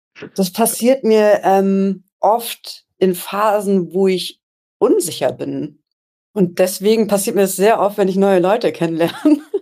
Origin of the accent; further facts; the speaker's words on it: Hamburg, Germany; Also ja, ich komm aus dem Speckgürtel von Hamburg. Genau, da sagt man paddelig.